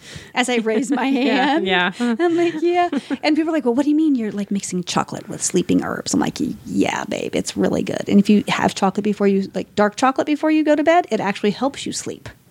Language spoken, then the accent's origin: English; Connecticut, United States; now in Boston, United States; And I grew up Southern Baptist in Connecticut. Go figure.